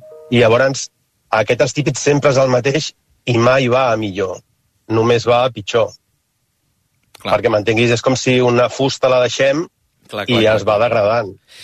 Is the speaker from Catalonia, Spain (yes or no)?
yes; Barcelona, Catalonia, Spain; Jo personalment soc de Barcelona, estic molt per aquí, per la zona del Raval també